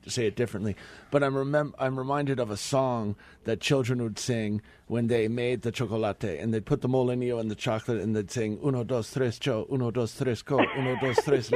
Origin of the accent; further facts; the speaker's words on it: New Mexico, United States; born there; But I was born here in New Mexico